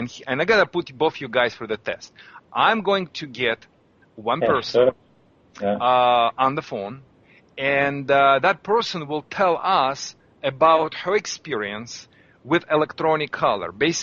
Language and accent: English; Russia; English is a second language; You know, I'm from Russia.